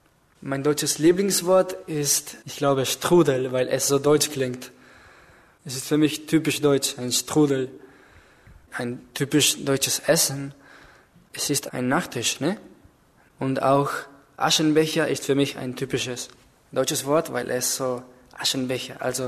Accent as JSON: {"language": "German", "town": "Caracas", "region": "Capital District", "country": "Venezuela", "second_language": "German", "said": "Ich komme aus Venezuela in Südamerika, aus der Hauptstadt. Sie heißt Caracas. Ich bin 17 Jahre alt. Ich bin 1996 geboren. Ich bin ein Student noch."}